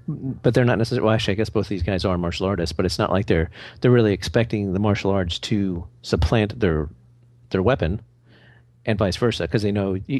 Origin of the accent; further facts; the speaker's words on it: Arkansas, United States; But growing up, you know, being here in Texas and growing up in Arkansas and whatnot